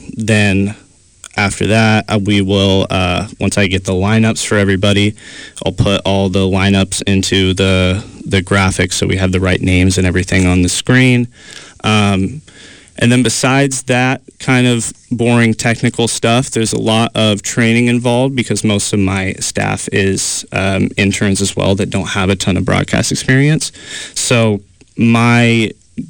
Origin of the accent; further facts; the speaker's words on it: Joseph, Oregon, United States; I grew up in Eastern Oregon, a small town called Joseph, Oregon.